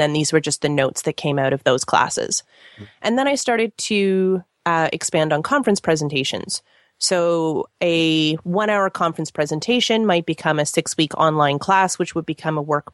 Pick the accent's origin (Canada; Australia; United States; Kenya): Canada; oh, okay, well, I'm Canadian.